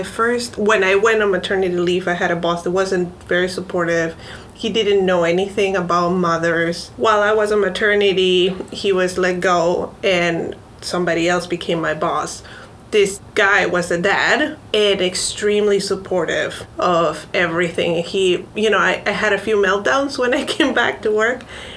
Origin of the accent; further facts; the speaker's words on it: Peru; I'm from Peru.